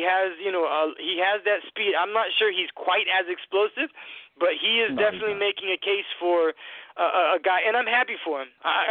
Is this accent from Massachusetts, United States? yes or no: yes; New Bedford, Massachusetts, United States; moved away; I am from Massachusetts. I'm from New Bedford, Massachusetts, but I moved down here before I went to college